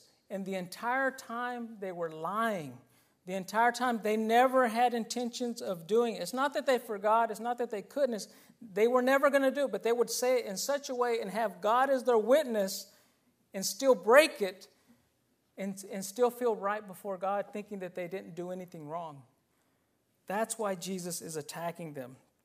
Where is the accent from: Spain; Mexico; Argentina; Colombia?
Mexico; Yo puedo decir eso porque soy mexicano